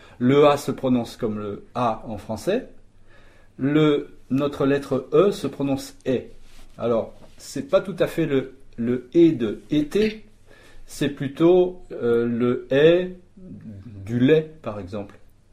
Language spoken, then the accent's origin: French; Paris, Île-de-France, France; born there; Je suis né à Paris, mais mes parents sont dans le Gers. Alors je peux prendre l'accent pointu d'un Parisien, mais je peux aussi rouler les airs comme on le fait dans le Gers.